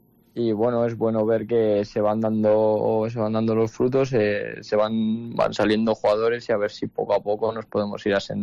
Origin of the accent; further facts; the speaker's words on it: Huesca, Aragon, Spain; Saben que soy de Huesca, de cerca